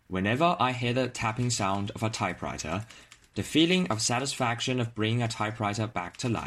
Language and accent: English; Shenzhen, Guangdong, China; I'm a student from Shenzhen, a city in southern China.